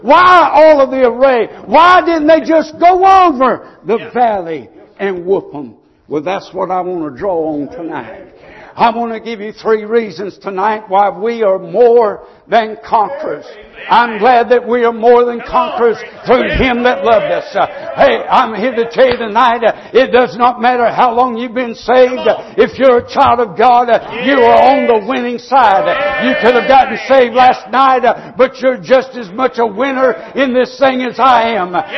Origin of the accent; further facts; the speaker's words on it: Waycross, Georgia, United States; Started a church in 1988 in my hometown of Waycross, Georgia.